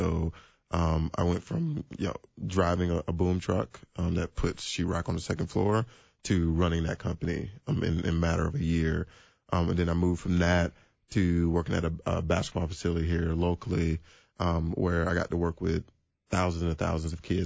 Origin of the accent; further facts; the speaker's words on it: Decatur, Georgia, United States; So I grew up in Decatur, which is a suburb of Atlanta. Grew up in a one-parent household.